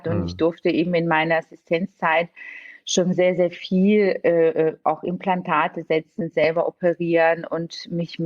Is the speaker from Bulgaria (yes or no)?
yes; Bulgaria; German is a second language; also born or lived in Italy; now in Germany; ich bin gebürtig in Bulgarien geboren und bin auch dort aufgewachsen und habe dann, nachdem wir in Italien waren, in Deutschland Zahnmedizin studiert